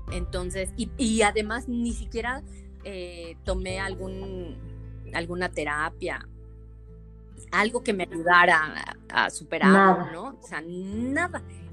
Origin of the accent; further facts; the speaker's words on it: Mexico City, Mexico; moved away as an adult; Sí, yo soy de la Ciudad de México. Yo viví ahí, pues, hasta los, ¿qué será? Como hasta los 20 años viví en la Ciudad de México.